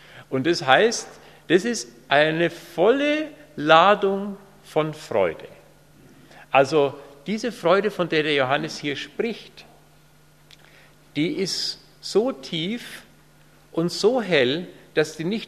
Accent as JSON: {"language": "German", "town": "Pieding", "region": "Bavaria", "country": "Germany", "said": "bin aus Pieding. Das ist da gleich hinter Aufham"}